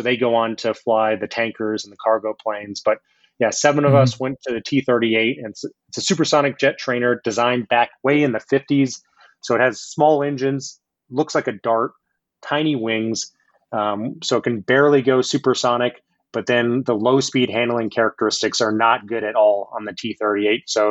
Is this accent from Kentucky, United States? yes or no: no; Los Alamos, New Mexico, United States; Yeah, so I grew up in Los Alamos, New Mexico